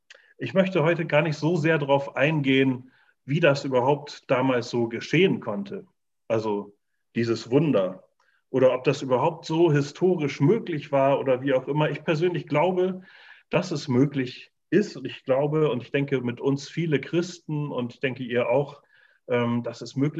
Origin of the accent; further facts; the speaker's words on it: Bremen, Germany; born there; Bei uns im Norden hat man das früher öfter gesagt, in Bremen, wo ich geboren bin.